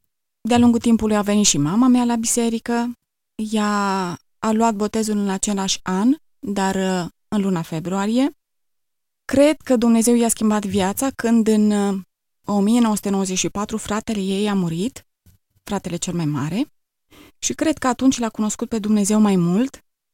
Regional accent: Ipotești, Suceava County, Romania; born there; M-am născut în Ipotești, sunt aproape de Suceava, dintr-o familie de ortodoxi. Sunt singurul copil, nu mai am frați sau surori.

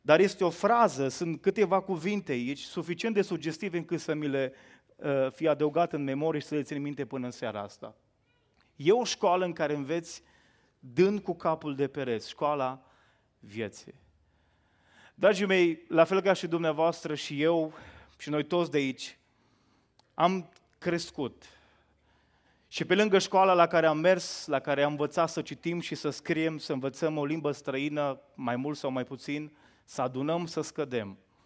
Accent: Bașină, Bihor County, Romania; De locul de unde sunt eu, de Bașină, de undeva din județul Bihor, de lângă Ștei

